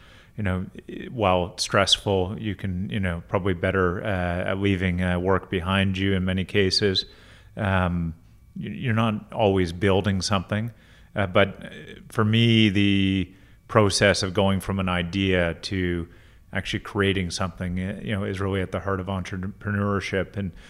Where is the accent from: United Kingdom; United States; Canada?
Canada; Timmins, Ontario; also born or lived in Toronto; I grew up in Timmins, Ontario, in northern Ontario. Up until I was about 8 years old, I was actually born in Toronto, but lived in Timmins for those early 8 years. Moved to Toronto, I've lived there ever since, at around the age of 8 or 9.